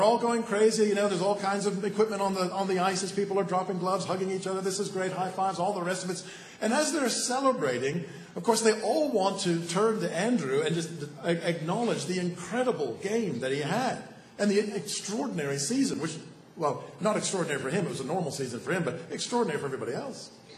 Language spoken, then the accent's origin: English; Toronto, Ontario, Canada; growing up in Toronto, that we did is, we'll surprise you, we played ice hockey. Toronto is actually known as hockey town because it is such a big thing.